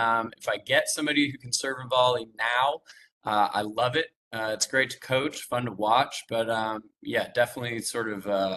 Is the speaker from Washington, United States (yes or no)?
no; Worcester, Massachusetts, United States; So, like I said, I grew up in Worcester, Massachusetts, was in an area where basically no one played tennis